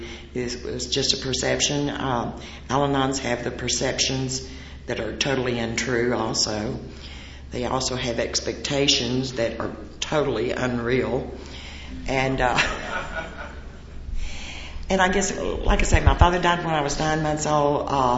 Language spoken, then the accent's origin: English; Cooper, Texas, United States; born there; I was born in Cooper, Texas, and it's kind of a northeast Texas area place.